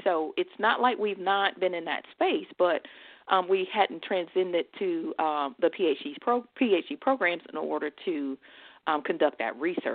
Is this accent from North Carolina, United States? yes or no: yes; Washington, North Carolina, United States; Dr. Downing and I are actually from the same hometown. We're from Little Washington, North Carolina.